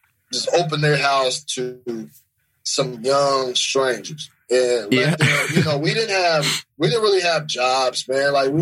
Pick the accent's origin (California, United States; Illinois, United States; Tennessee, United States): California, United States; Fresno; I can't say, like, the friends that I grew up with in Fresno, I can't say that they were all